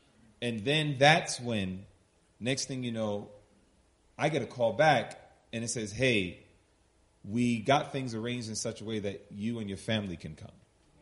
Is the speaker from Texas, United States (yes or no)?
no; Queens, New York, United States; I'm from Hollis, Queens, New York.